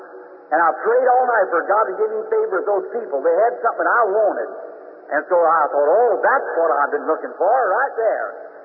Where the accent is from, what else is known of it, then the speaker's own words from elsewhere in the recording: the South, United States; I'm a Southerner, too.